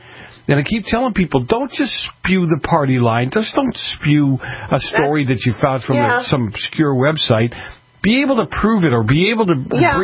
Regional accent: Boston, Massachusetts, United States; I grew up in Boston. I grew up in a heavy mafia-influenced area.

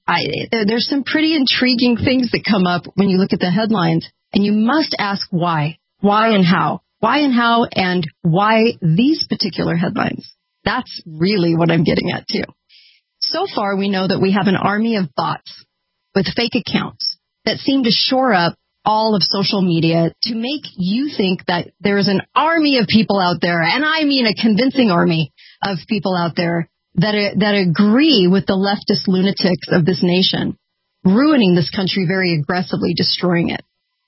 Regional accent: California, United States; And of course, growing up in California on the beach, didn't get much of an education, as you could probably guess.

